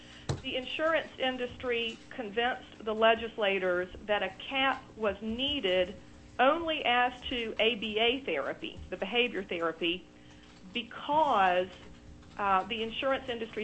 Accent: South Carolina, United States; I'm from South Carolina. You can probably hear my accent.

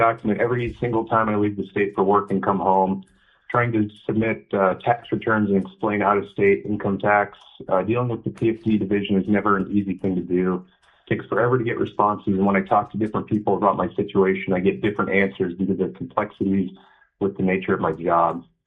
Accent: Palmer, Alaska, United States; now in Wasilla, United States; I was born in Palmer. I currently live in Wasilla. I've lived in Alaska my entire life.

